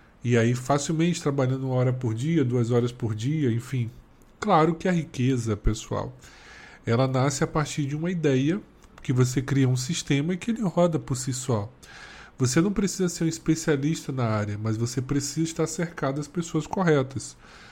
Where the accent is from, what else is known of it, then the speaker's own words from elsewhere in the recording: Salvador, Bahia, Brazil; sou de Salvador